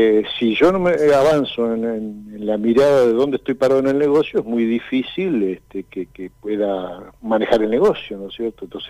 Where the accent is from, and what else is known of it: Argentina